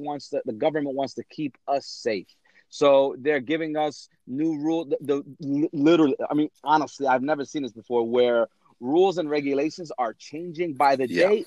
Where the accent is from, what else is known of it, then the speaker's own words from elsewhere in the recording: New Jersey, United States; also born or lived in California; I'm from New Jersey, lived in California.